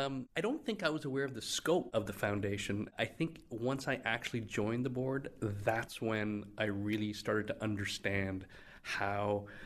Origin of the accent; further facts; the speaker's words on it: Canada; being a member of the East Indian community in the city, but being born and raised in Canada